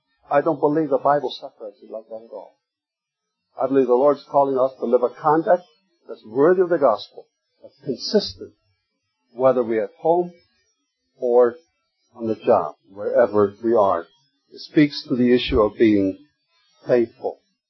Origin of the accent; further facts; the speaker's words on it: Faroe Islands; You see, coming from the Faroe Islands, I didn't have the choice of not representing my home country.